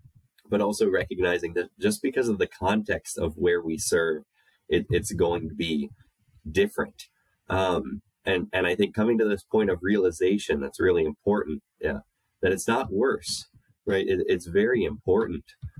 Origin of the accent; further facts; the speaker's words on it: Tacoma, Washington, United States; now in Hillsdale, United States; Although originally I grew up in the Pacific Northwest, in Tacoma, Washington, and came here for college.